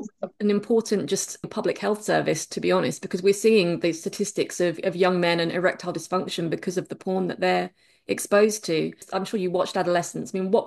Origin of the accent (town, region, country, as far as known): United Kingdom